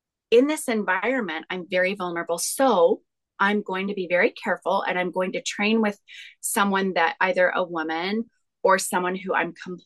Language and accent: English; Vancouver, Washington, United States; now in Las Vegas, United States; So I grew up in Vancouver, Washington. I didn't move to Vegas until we got married.